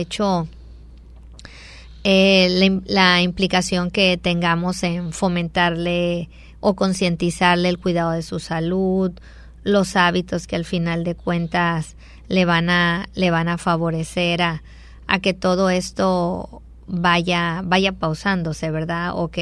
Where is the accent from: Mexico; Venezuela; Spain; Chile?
Mexico; Aparte, nosotros como mexicanos